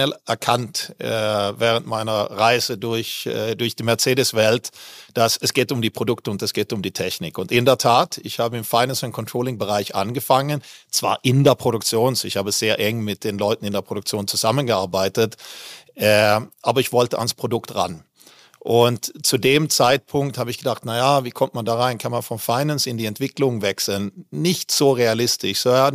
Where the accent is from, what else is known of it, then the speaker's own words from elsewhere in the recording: Malmö, Skåne, Sweden; also born or lived in Västervik; Ich bin ja in Västervik geboren, habe nur ein Jahr dort gelebt und dann bin ich eigentlich in Malmö aufgewachsen.